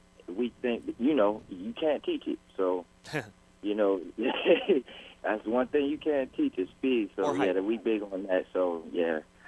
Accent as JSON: {"language": "English", "region": "New York", "country": "United States", "lives_now": "Baltimore, United States", "said": "I mean, I'm really originally from New York, but I live in Baltimore."}